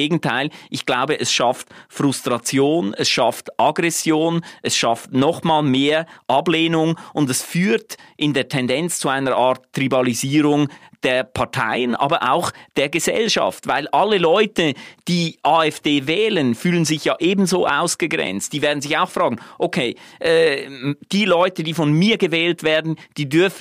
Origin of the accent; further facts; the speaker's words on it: Switzerland; Also ich möchte das jetzt nicht einfach sozusagen als meine Schweizer Perspektive anbieten